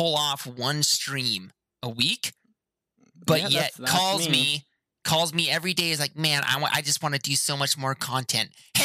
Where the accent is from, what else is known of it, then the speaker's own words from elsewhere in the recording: Hawaii, United States; I grew up in Hawaii and I didn't go to high school because it was nothing but gang fights and child daycare centers at my high school.